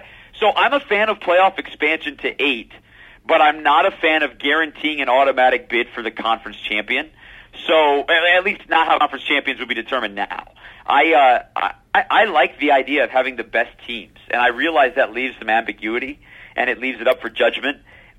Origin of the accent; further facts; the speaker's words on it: Michigan, United States; You and I grew up in Michigan.